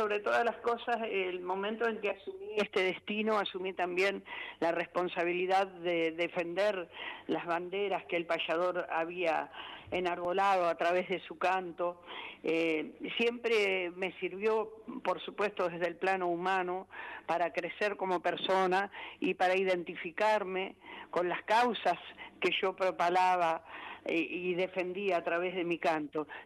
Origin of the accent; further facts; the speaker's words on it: Sarandí, Buenos Aires Province, Argentina; born there; Yo nací en Sarandí a las 6:15 de la mañana